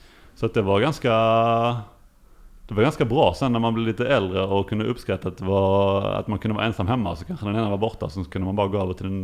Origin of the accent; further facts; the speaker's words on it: Lund, Skåne, Sweden; also born or lived in Ystad; Alltså jag är ju uppvuxen i Lund och på Klostergården där mina föräldrar bor fortfarande.